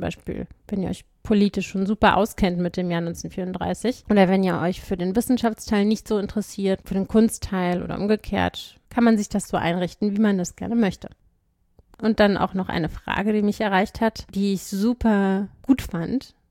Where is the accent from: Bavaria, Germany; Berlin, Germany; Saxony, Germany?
Berlin, Germany; born there; now in Weimar, Germany; gebürtige Berlinerin, sende allerdings inzwischen nicht mehr aus Berlin, sondern aus Weimar.